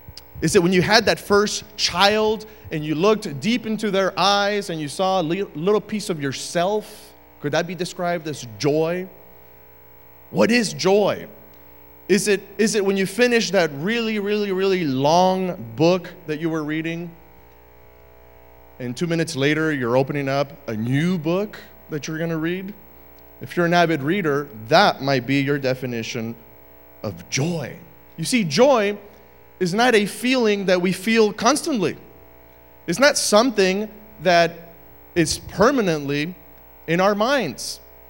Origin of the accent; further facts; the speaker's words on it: Uruguay; also born or lived in Argentina; now in United States; I was born in Argentina. My parents were studying there at the Adventist University. And I grew up in Uruguay, where my parents are from. So that's my second citizenship. And of course, my third citizenship is here, the U.S., where in the year 2006, I became a U.S. citizen